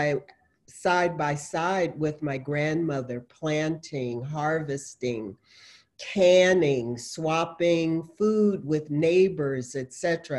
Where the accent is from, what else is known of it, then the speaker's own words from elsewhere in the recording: Washington, District of Columbia, United States; also born or lived in Ohio; I was born in Ohio. When I came to live with my parents, who had by that time moved to Washington, D.C., which is where I was raised, they were not churchgoers, church people, or anything.